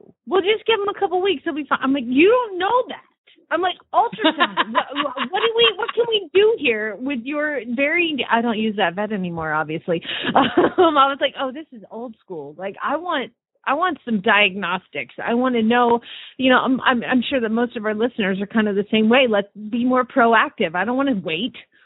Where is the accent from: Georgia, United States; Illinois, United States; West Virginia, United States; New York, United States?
Georgia, United States; I'm from Georgia, my friend. I get it.